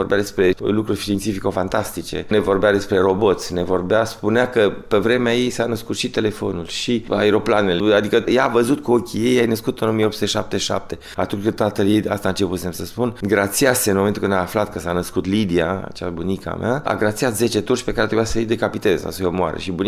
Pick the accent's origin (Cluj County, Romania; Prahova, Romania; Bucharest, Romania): Bucharest, Romania; now in Paris, France; Eu m-am născut la București, deci viața mea a început acolo și așa mă și simt. Eu mă simt bucureștean sau acum parizian de foarte multă vreme. Dar deloc basarabean, adică știu că venim de acolo.